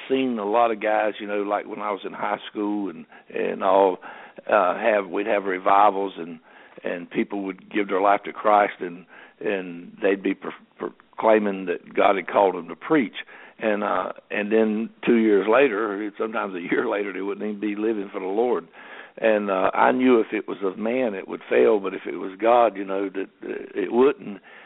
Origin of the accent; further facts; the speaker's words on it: Goldsboro, North Carolina, United States; now in Sanford, United States; we're from Goldsboro, which is down east in North Carolina, about close to 90 miles, 85, 90 miles from Sanford and Lee County, where we live.